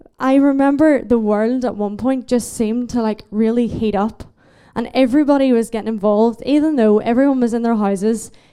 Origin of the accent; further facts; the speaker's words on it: Belfast, Northern Ireland, United Kingdom; I am from Belfast in Northern Ireland. I am 22 years old